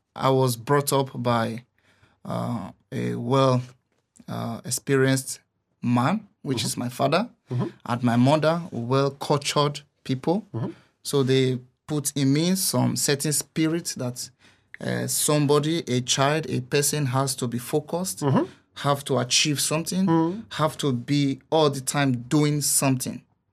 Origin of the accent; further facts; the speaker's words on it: Igueben, Edo, Nigeria; I grew up in Nigeria, Ewosa, Igueben local government, Edo State.